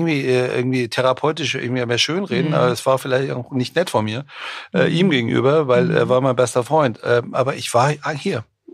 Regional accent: Frankfurt, Hesse, Germany; ich komme aus Frankfurt und da ist, glaube ich, das ist schon ein Melting Pot.

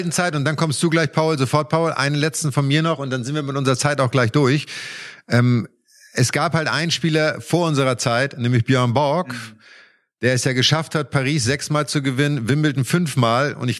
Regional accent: Germany; das war natürlich für uns Deutschen, weil wir sind auf sehr schnellem Teppichbelag im Winter aufgewachsen und auf Sand im Sommer

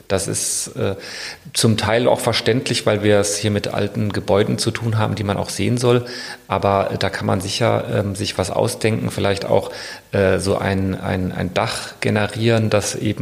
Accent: Hanau, Hesse, Germany; born there; also born or lived in Cologne; Nee, ich komme eigentlich aus dem Rhein-Main-Gebiet. Also ich bin geboren in Hanau bei Frankfurt, habe nur sehr lange Jahre in Köln gelebt und ja, habe da studiert und so weiter.

